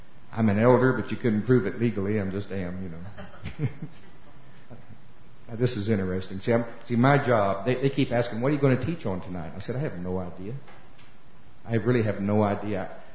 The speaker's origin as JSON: {"language": "English", "region": "Oklahoma", "country": "United States", "said": "Let me tell you a little about me. I'm from Oklahoma."}